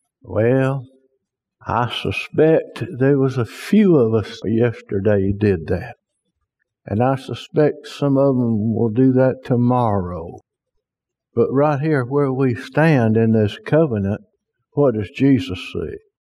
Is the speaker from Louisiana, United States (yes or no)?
yes; Spring Hill, Louisiana, United States; I was raised in Spring Hill, Louisiana, and if you said stuff you shouldn't say, you didn't come in here and get a switch.